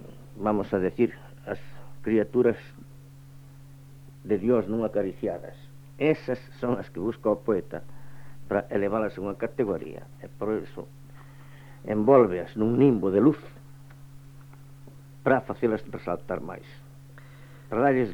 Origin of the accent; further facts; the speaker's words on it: Galicia, Spain; now in Madrid, Spain; A mí non me puideron anular nin como galego nin como escritor en verso